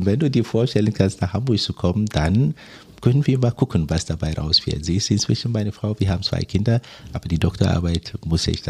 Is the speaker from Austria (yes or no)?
no; Togo; German is a second language; also born or lived in Côte d'Ivoire; Mein Studium fing ja in Togo an, geboren in Côte d'Ivoire, aber migrationsbedingt oder nachdem die Eltern das wollten, sind wir zurück nach Togo. Und ich habe in Togo studiert.